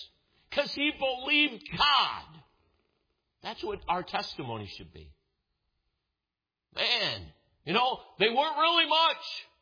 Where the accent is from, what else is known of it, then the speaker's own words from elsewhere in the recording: Cleveland, Ohio, United States; I mentioned this morning that I grew up in Cleveland, Ohio.